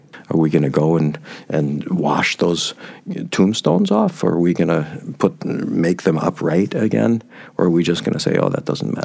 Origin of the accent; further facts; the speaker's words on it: United States; Now, it's the same thing as a Jew, as an American.